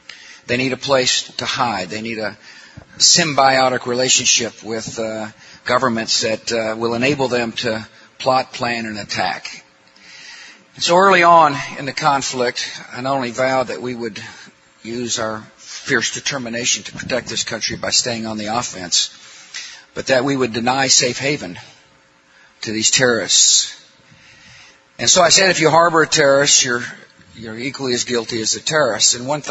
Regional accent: Midland, Texas, United States; growing up in Midland, Texas, we all felt pretty secure as a kid

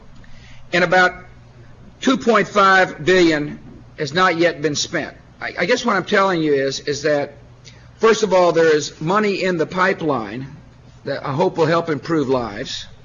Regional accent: Texas, United States; So he's from Texas. I'm from Texas.

